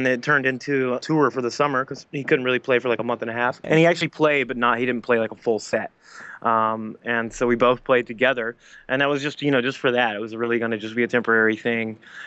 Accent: Alabama, United States; I'm on a holiday vacation, and I'm from Alabama, and right now I'm in Atlanta, my way to hang out with my family.

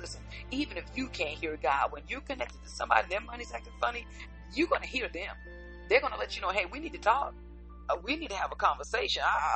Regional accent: Jersey City, New Jersey, United States; born there; listen, I've got city in me. I was born in Jersey City, so I do everything. I walk fast and talk fast.

